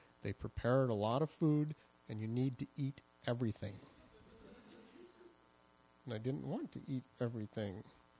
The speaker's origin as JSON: {"language": "English", "region": "Midwest", "country": "United States", "tie": "born or raised there", "said": "I grew up in the Midwest, as many of you might know, in the heartland."}